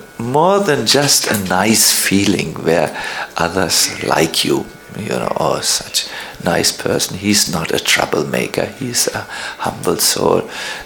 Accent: North Germany, Germany; I'm from North Germany. We are not humble people.

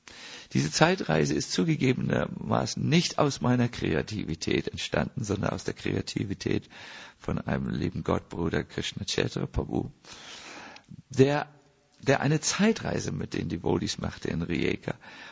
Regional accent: Northern Germany, Germany; ich bin aus Norddeutschland, das geht einfach nicht raus

